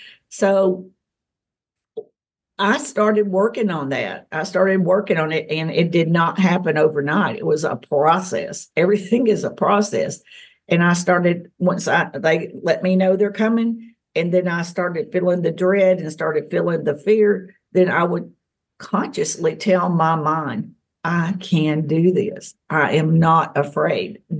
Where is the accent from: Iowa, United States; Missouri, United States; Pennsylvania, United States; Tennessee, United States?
Tennessee, United States; And I grew up in the South, in Tennessee, and these things were considered either demonic or a mental health issue.